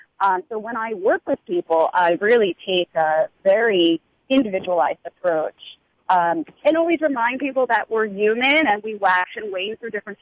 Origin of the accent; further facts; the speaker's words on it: New Jersey, United States; I do host the first holistic lifestyle television show on Public Access in my home state of Old Sweet, New Jersey.